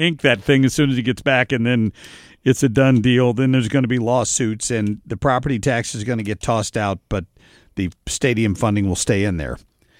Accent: Cincinnati, Ohio, United States; I grew up near Cincinnati. I was a long-suffering Bengals fan when I lived there.

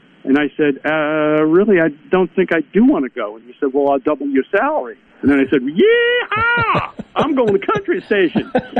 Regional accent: New York, United States; But yeah, I grew up on Eastern Long Island. Folks know where that is, right off of New York. Actually, it's a very small town in Long Island.

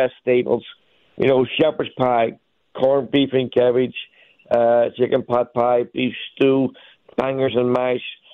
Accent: Belfast, Northern Ireland, United Kingdom; accent: Irish; now in United States; I'm from Belfast. I've been here about 24 years now. So I got a little bit of a Irish accent, American accent

